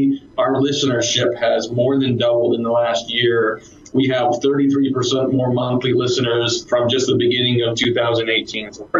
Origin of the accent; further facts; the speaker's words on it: California, United States; I remember growing up in the Bay Area.